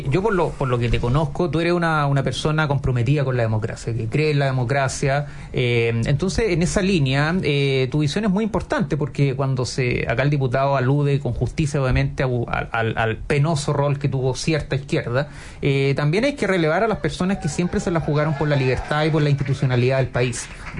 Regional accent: Chile; entendamos que antes que eso somos chilenos

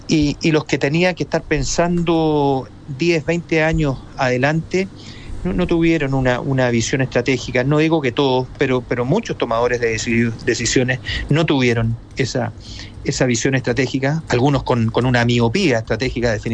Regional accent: Chile; Eso fue un error que cuesta perdonarlo como chileno

